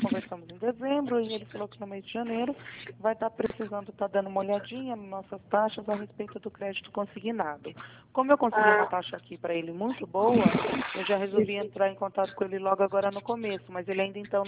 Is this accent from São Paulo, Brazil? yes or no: yes; São Paulo, Brazil; eu sou do estado de São Paulo